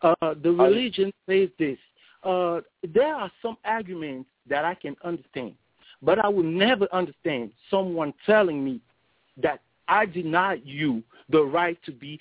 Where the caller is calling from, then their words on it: France; And as I told you, I'm calling from France, and I try to do everything to be able to call you guys.